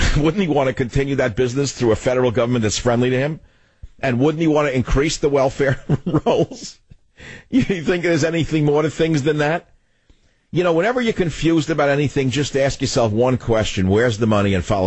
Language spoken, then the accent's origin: English; San Francisco, California, United States; And now in my hometown of San Francisco, the dirtiest, sickest city in America, Dee Dee on line 5.